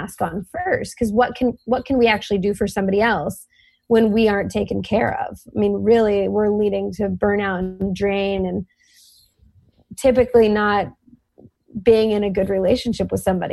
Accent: the South, United States; I grew up in the South personally

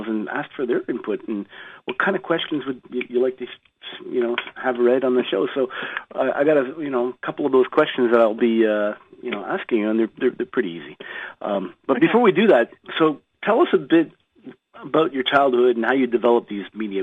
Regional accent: Canada; moved away as an adult; I'm dual citizenship now, but at heart, I was born and raised in Canada and stayed there for the first 30 years of my life

